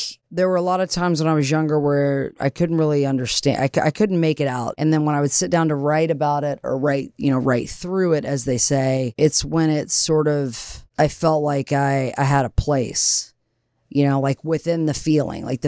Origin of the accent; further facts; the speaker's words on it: Lexington, Kentucky, United States; born there; So I was born in Kentucky, Lexington, Kentucky. I'm the youngest of four.